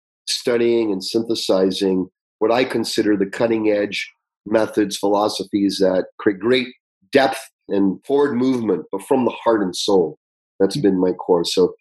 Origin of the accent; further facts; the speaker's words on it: Canada; also born or lived in Uganda; When I was young, raised by Indian parents, East Indian parents in Canada, I was born in Uganda, Africa. They emigrated to Canada.